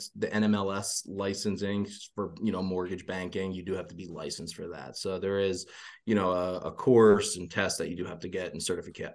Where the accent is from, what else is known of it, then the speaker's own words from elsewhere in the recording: New Jersey, United States; Absolutely. Yep. Born and raised in New Jersey. Started wrestling at the age of four up there.